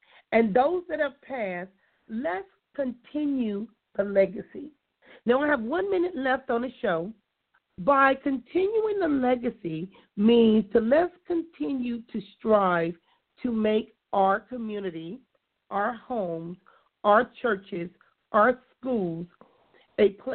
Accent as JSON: {"language": "English", "town": "Compton", "region": "California", "country": "United States", "said": "I tell them … from Compton."}